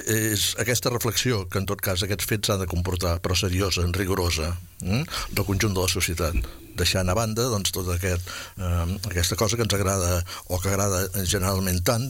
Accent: Sabadell, Catalonia, Spain; perquè soc de Sabadell.

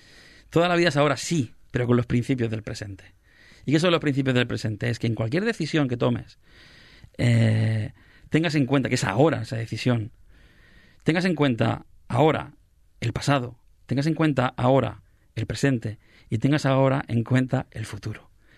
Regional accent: Sabadell, Catalonia, Spain; Además que los de Sabadell tenemos algo especial, que es que somos muy de Sabadell.

